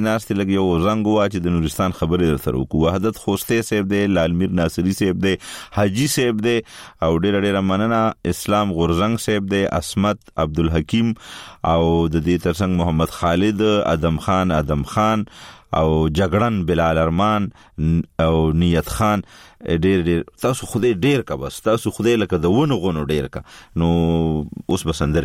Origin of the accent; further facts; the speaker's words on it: Khyber Pakhtunkhwa, Pakistan; نو زه د وزیرستان په دی خسته خسته بوونو کړه لوي شوی ما او دغلته مرګری یاران دوستان مې دي